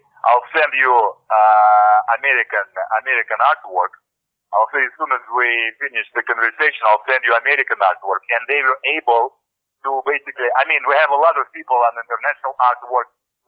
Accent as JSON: {"language": "English", "country": "Russia", "second_language": "English", "said": "In my home country, in Russia."}